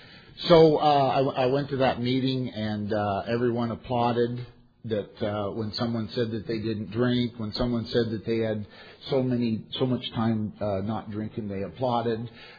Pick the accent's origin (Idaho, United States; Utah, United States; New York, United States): Idaho, United States; I'm from Idaho.